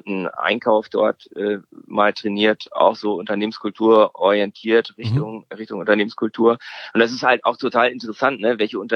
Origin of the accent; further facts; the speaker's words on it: Sweden; German is a second language; Ich als Schwede